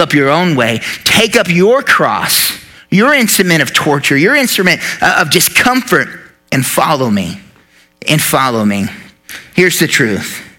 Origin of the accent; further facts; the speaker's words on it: United States; Like, I'm an American, right?